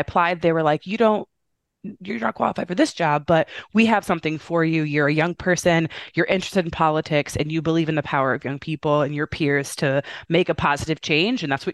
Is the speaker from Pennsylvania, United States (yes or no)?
no; Indiana, United States; now in Chicago, United States; I'm a Midwestern girl. I'm from Indiana originally, but I live in Chicago. Chicago, Illinois has been my home for the last decade.